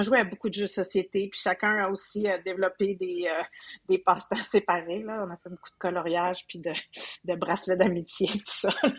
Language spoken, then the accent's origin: French; Greenfield Park, Quebec, Canada; moi, je viens d'une ville, la rive sud de Montréal, qui s'appelle Greenfield Park, qui fait maintenant partie de Longueuil. La particularité de cette ville-là, c'est que c'était surtout anglophone. Donc, très, très vite, l'anglais, ça fait partie de ma vie.